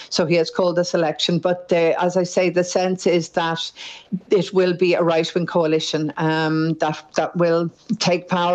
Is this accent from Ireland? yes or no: yes; Ireland; I'm an Irish national